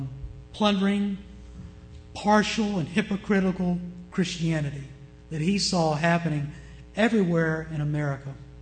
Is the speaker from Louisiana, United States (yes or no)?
no; Richmond, Virginia, United States; As most of you know, I hail from the South, from Richmond, Virginia.